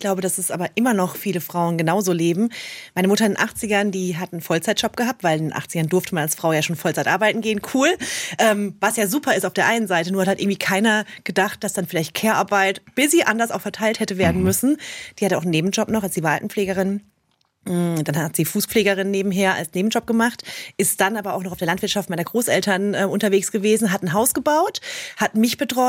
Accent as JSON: {"language": "German", "town": "Unzhurst", "region": "Baden-Württemberg", "country": "Germany", "tie": "born or raised there", "said": "In Unzhurst. Das ist auch im Sendegebiet, ja. Also in der Nähe von Bühl bei Baden-Baden, ah, okay. In Baden-Württemberg."}